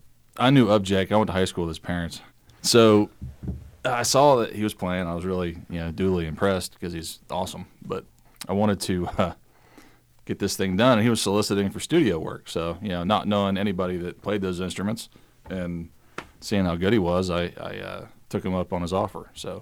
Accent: Washington, West Virginia, United States; We're from Washington, West Virginia, and we play Americana music.

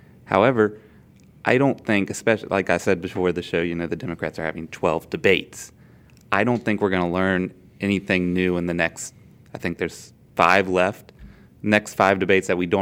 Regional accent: Statesville, North Carolina, United States; I'm from Statesville, North Carolina, so it's a little smaller

